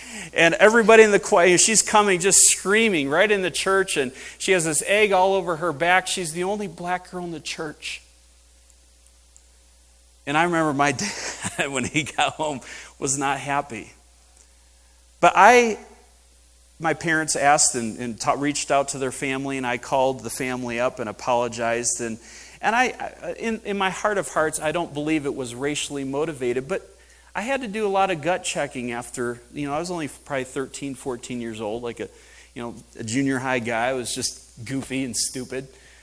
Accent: Mount Pleasant, Michigan, United States; You know, I grew up in Mount Pleasant, Michigan. It was a college town, so we had a little bit of diversity.

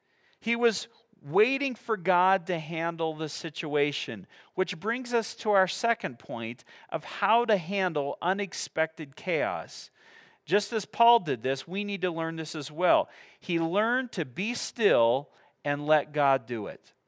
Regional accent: Midwest, United States; You know, I grew up in the Midwest

